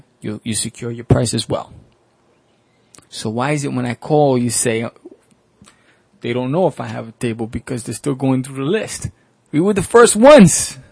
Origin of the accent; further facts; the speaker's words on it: New York City, New York, United States; I'm from New York. This is my house. We got a loyal following, kid.